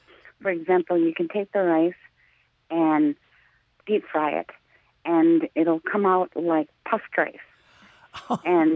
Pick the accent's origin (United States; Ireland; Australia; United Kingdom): United States